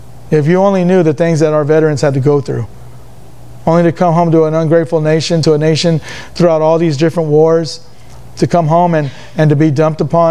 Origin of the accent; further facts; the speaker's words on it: United States; I think about America, a nation I love. I thank God that I am an American.